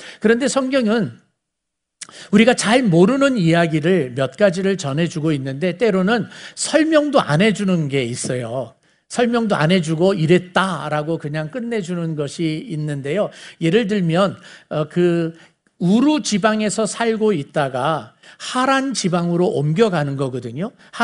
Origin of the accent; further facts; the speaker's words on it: South Korea; 내가 왜 한국 사람으로 태어난지에 대한 해답을, 질문을 던졌고